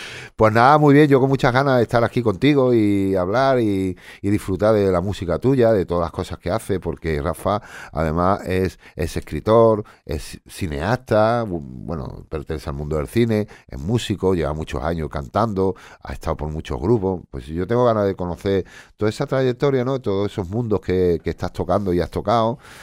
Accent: Jerez, Andalusia, Spain; born there; yo también soy nacido en Jerez, lo que pasa es que también he dado volteretas por ahí, al final acabado siempre en el puerto, que es la ciudad con la que me siento muy identificado.

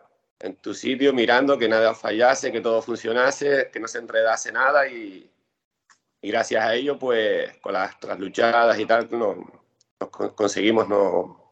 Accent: Spain; Como los españoles, pues nos vamos a cenar o a tomar algo

